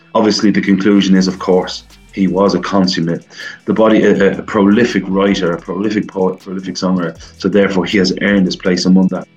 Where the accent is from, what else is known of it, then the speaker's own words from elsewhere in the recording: Dublin, Leinster, Ireland; I'm from Drimna, Dublin 12. I am an actor and I do have a musical background.